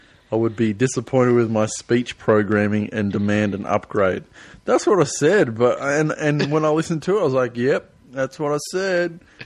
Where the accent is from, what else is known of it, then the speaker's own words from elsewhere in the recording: Australia; I bags all of Australia. That's mine. … from Australia.